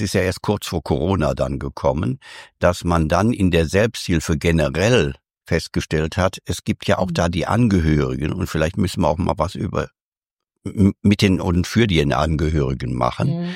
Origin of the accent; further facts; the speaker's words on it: North Rhine-Westphalia, Germany; mit dem damaligen Regionalleiter im Bergischen Land, wo ich herkomme